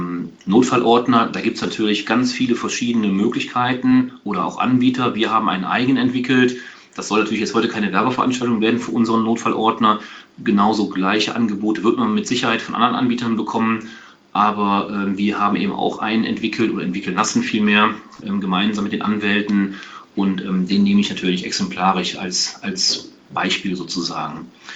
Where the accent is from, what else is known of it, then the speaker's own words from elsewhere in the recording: Aachen, North Rhine-Westphalia, Germany; ich bin kein Kölner, ich komme aus Aachen